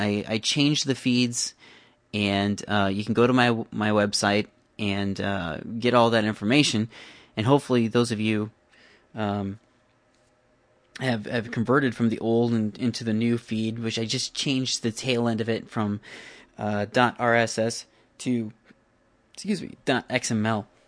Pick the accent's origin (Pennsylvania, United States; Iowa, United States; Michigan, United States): Iowa, United States; Iowa City; this guy emails me from my hometown, and I'm going to point you at his website because I think it's only fair to plug that. If you send me an email, you know, I do that. http://codemode.typepad.com. He's got some interesting pictures on his website of Iowa City and the Coralville area.